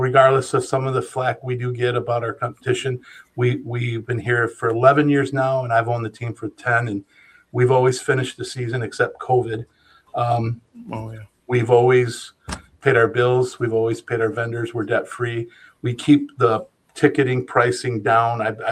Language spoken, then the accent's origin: English; Muskegon, Michigan, United States; also born or lived in Hart; Well, I am from Muskegon. I moved here when I was five from Hart, Michigan. So I was born in Hart, Michigan. I graduated from Mona Shores High School.